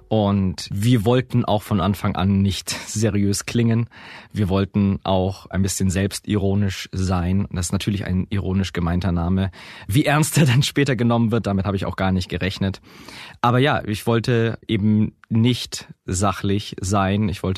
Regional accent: Augsburg, Bavaria, Germany; ich komme aus Augsburg

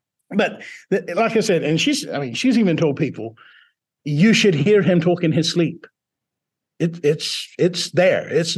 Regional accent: Buzzard Roost, Mississippi, United States; accent: Southern drawl; Now, when I'm talking to the first one, it's a deep Southern drawl. I grew up in Buzzard Roost, Mississippi.

